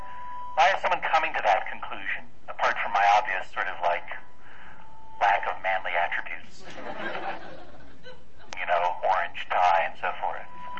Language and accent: English; East Coast, United States; We are from the East Coast of the United States.